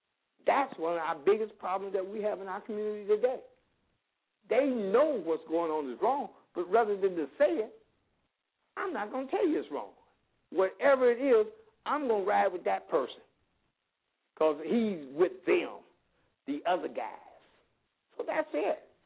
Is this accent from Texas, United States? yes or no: no; Chicago, Illinois, United States; I'm from Chicago, but they also have a branch on the west side.